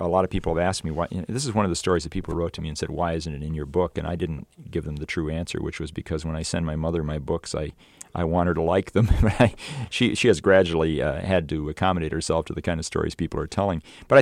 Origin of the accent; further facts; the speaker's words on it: Michigan, United States; I'm from Michigan, and it had to be a Michigan-made car